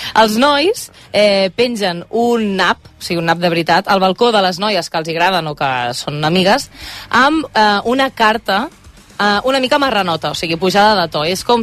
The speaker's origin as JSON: {"language": "Catalan", "town": "Sant Pol de Mar", "region": "Catalonia", "country": "Spain", "said": "Jo sóc de Sant Pol, però jo anava al col·le a Arenys de Mar, llavors."}